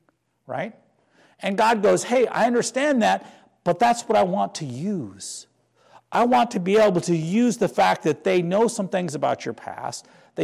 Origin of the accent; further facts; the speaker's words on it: North Dakota, United States; Like where I grew up in North Dakota, everybody knew everybody